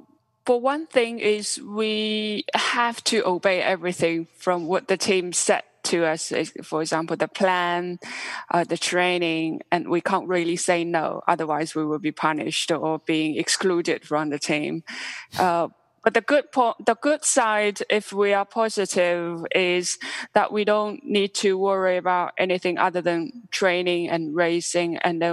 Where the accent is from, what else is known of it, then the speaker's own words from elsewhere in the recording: Shanghai, China; I was sent or driven by my father to the suburb of Shanghai. My hometown is Shanghai.